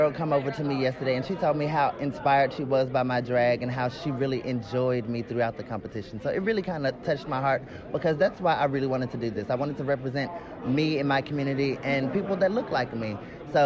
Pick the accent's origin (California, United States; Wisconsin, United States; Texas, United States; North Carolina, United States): Texas, United States; Growing up in Texas, which is predominantly a drag, like a pageant drag scene